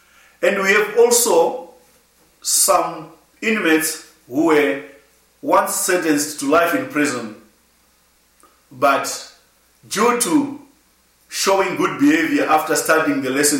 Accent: Zimbabwe; I am from Zimbabwe.

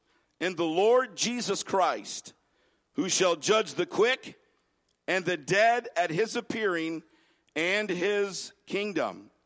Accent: Wisconsin, United States; And unfortunately, this Wisconsinite isn't as good a shot as that Texan.

